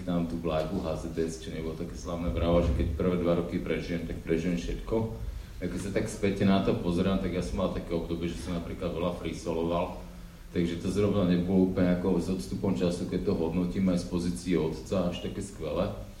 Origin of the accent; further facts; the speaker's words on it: Pezinok, Bratislava Region, Slovakia; som z Pezinka, to je také malé vinárske mestečko, kúsoček od Bratislavy.